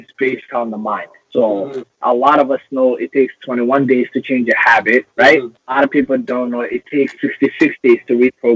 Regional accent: Toronto, Ontario, Canada; growing up in Toronto ain't fucking easy.

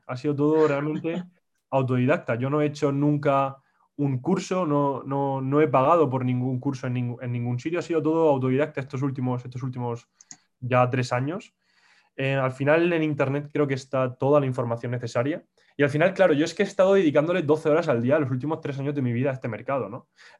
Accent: Murcia, Region of Murcia, Spain; now in Madrid, Spain; yo soy un chico de Murcia que vive actualmente en Madrid

